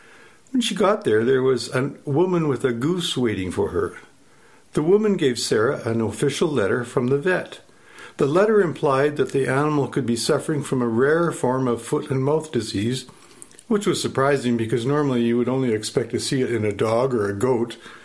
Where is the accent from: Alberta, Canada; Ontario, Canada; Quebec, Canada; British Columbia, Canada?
Alberta, Canada; Camrose; I was born in Camrose, Alberta. I have lived on 3 different farms in the Balfe area since that time.